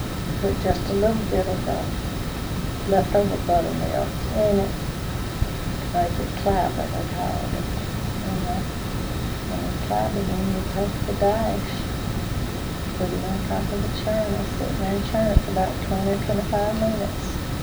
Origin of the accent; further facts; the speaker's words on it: Alabama, United States; also born or lived in Georgia; That's the one we moved into when we come from Alabama to Georgia.